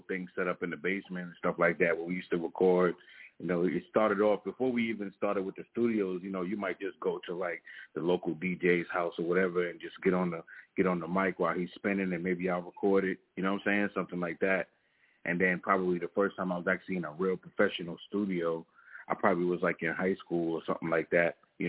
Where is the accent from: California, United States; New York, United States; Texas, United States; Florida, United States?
New York, United States; Well, I was born upstate New York, and I was raised in Long Island.